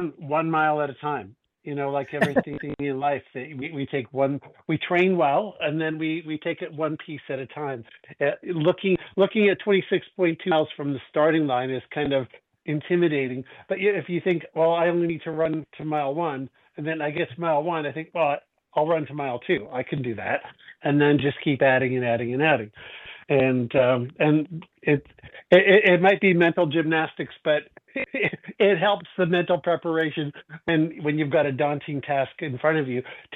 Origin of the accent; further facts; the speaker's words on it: Saskatchewan, Canada; born there; I was born in Saskatchewan, Canada, and I was 10 years old when John Paul II was elected to the papacy.